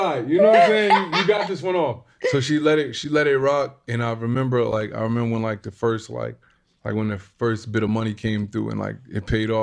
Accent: Newburgh, New York, United States; I had a performance in my hometown in Newburgh, right?

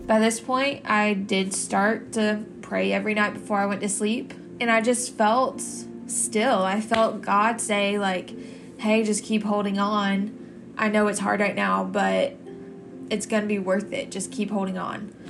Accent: Lincolnton, Georgia, United States; I'm from Lincolnton, Georgia, but I am currently a student at the University of Georgia in Athens.

